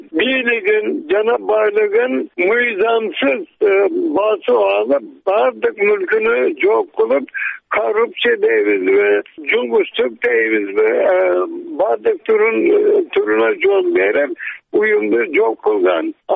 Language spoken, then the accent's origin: Kyrgyz; Suzak, Jalal-Abad Region, Kyrgyzstan; Сузактан болом.